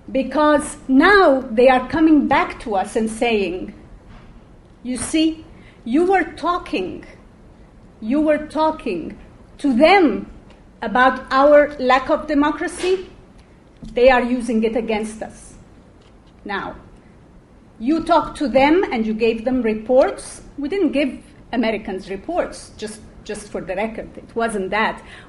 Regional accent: Egypt; I will try and give you a picture since I am from Egypt.

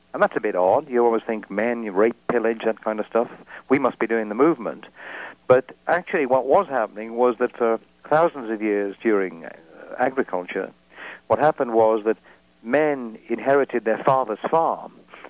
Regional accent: Wales, United Kingdom; I'm Welsh, and you can see that.

